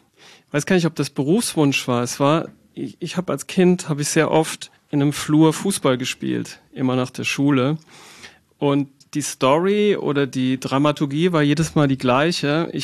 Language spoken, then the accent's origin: German; Saarbrücken, Saarland, Germany; also ich komme aus Saarbrücken, da lege ich Wert drauf.